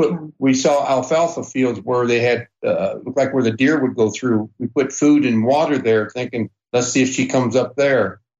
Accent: Deer Park, Washington, United States; We're from Deer Park, Washington. So we were 225 miles away from home.

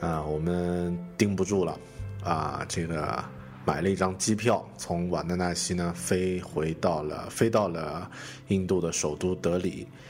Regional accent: Kunming, Yunnan, China; 最后呢乘飞机回到了我的家乡昆明

